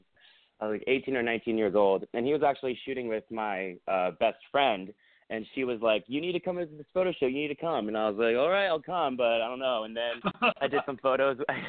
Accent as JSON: {"language": "English", "town": "Simi Valley", "region": "California", "country": "United States", "tie": "born or raised there", "said": "I was born and raised in Simi Valley, which is a city that's outside of Los Angeles, but you know, like 35 or 40 minutes or so outside of Los Angeles."}